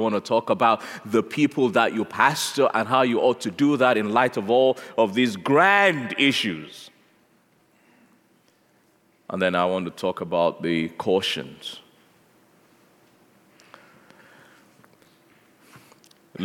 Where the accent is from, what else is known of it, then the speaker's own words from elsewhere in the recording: Nigeria; grew up in Nigeria. I'm a Nigerian, and became a Christian in Nigeria